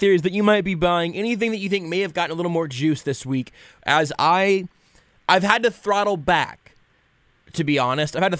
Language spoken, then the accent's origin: English; Atlanta, Georgia, United States; I want to play in the Super Bowl in my hometown of Atlanta.